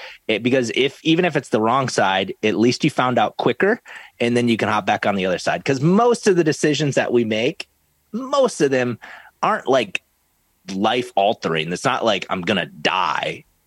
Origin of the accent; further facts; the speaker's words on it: South Dakota, United States; now in Minnesota, United States; I live in Minnesota now, and this is where like Viking Central, but I grew up in South Dakota.